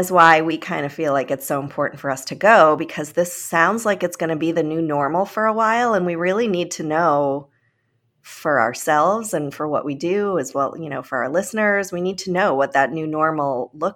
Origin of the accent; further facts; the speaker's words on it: New York, United States; whether or not they're going to let me as a New Yorker into Florida.